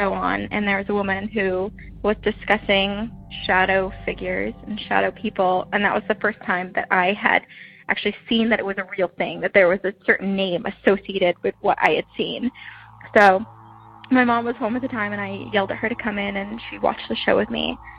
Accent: New England, United States; I grew up in New England, so very haunted.

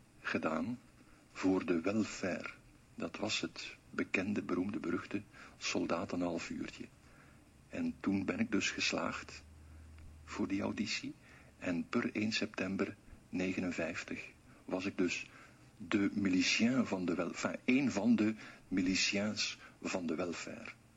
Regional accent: Flanders, Belgium; Ik ben een Vlaming, geboren met een baksteen in de buik.

